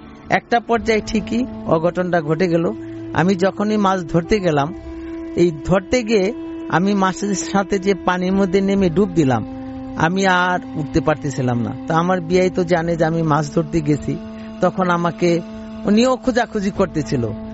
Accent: Manikganj, Dhaka Division, Bangladesh; আমি ঢাকা মানিকগঞ্জ থেকে আসছি।

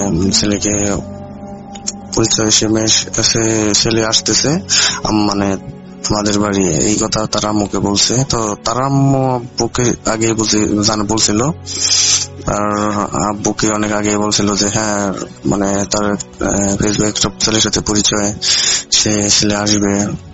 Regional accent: Dhamrai, Dhaka Division, Bangladesh; আমার বাড়ি হচ্ছে ঢাকায় ধামরাই থানার একটি গ্রামে।

